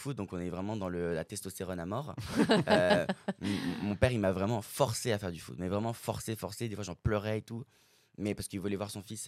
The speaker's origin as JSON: {"language": "French", "town": "Valbonne", "region": "Provence-Alpes-Côte d'Azur", "country": "France", "said": "je viens de Valbonne, exactement de la même ville, c'est dingue. Je viens du lycée Simone Veil."}